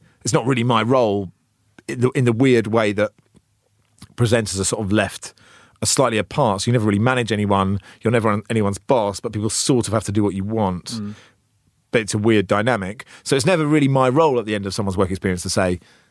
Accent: Cambridge, East of England, United Kingdom; So I grew up in Cambridge. I studied in Oxford.

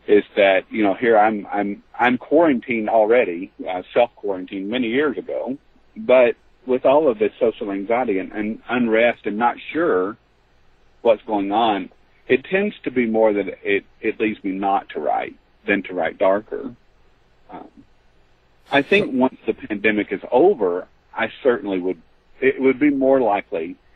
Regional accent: the South, United States; I grew up in the South. I was exposed to racism really, really early.

